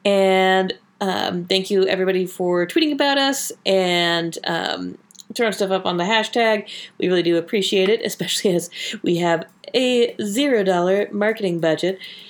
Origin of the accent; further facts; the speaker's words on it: Pacific Northwest, United States; I'm from the Pacific Northwest. It's all the same to me.